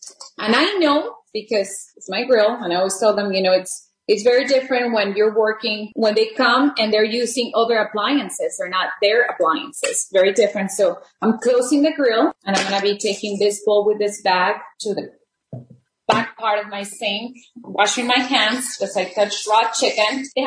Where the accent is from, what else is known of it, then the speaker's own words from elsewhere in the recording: Texas, United States; And of course, I'm from Texas. I have to put a jalapeno.